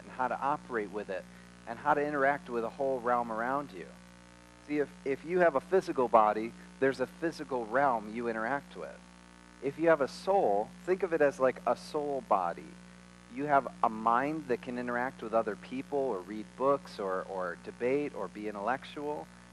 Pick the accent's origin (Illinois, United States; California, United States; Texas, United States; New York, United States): New York, United States; Rochester; I'm from Rochester, New York. That's where I grew up. That's where I still live now.